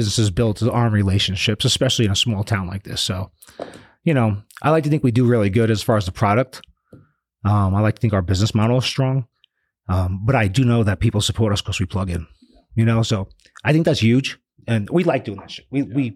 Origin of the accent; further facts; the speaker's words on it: Brooklyn, New York, United States; now in Groom Creek, United States; So I come from Brooklyn, where like, I didn't even know people in my building. I lived on the 7th floor, and I live in Groom Creek now